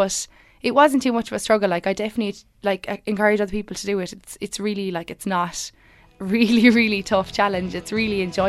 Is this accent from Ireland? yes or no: yes; Limerick, Munster, Ireland; I'm a third year BA in Mary I and I'm from Limerick. Originally I actually started off college in Cork